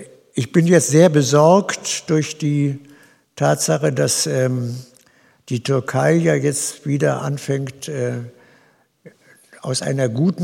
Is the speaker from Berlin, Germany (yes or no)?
no; Troisdorf, North Rhine-Westphalia, Germany; in meiner Heimatgemeinde Troisdorf eine Stunde an der Kasse zu sitzen